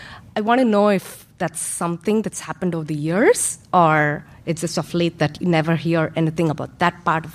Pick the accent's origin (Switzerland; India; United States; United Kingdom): India; moved away; I grew up in India until like 10 years back.